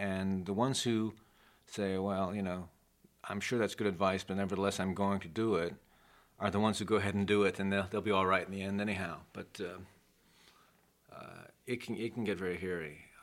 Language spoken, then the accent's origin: English; Oklahoma, United States; also born or lived in Chicago; I have a resolutely middle-class background. I was born in Chicago, raised in Oklahoma. Went to University of Oklahoma.